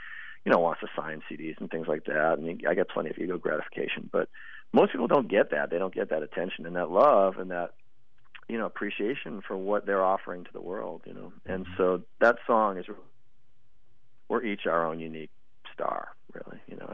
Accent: Massachusetts, United States; I grew up in Massachusetts, actually, so I'd love to get down there more often.

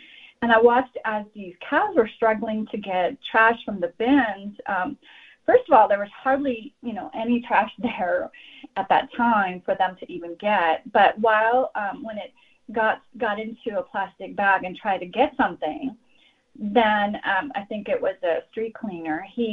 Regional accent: United States; I'm an Indian who has grown up in the U.S.

